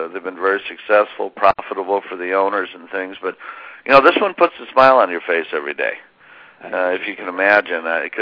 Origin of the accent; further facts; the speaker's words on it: Indiana, United States; We're both Hoosiers. We're from Indiana.